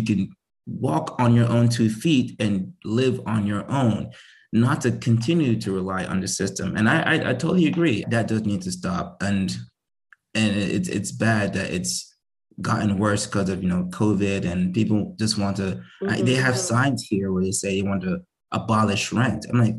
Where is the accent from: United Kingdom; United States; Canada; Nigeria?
Nigeria; I was also born poor. I'm also Nigerian myself. I was raised in Nigeria.